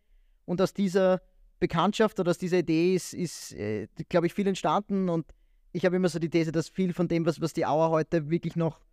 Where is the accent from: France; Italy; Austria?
Austria; Graz, Styria; ich bin auch aus Graz, also es hat sicher auch was mit einer gewissen Heimatverbundenheit zu tun.